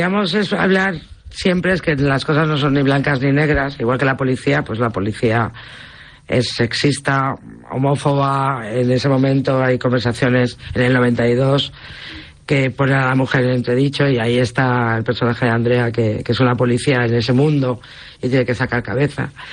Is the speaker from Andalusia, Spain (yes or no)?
no; Basque Country, Spain; yo que soy del País Vasco